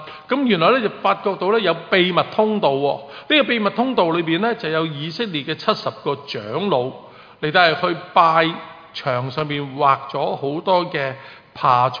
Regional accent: China; 其实我们中国人较为熟悉一点的，中國嗰啲傳統嗰啲民間故事咧

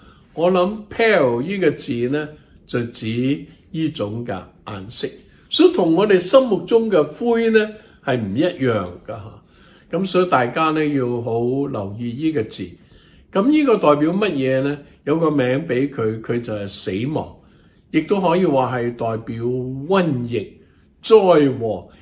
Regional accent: China; 所以呢我们中国人的人口是很多的

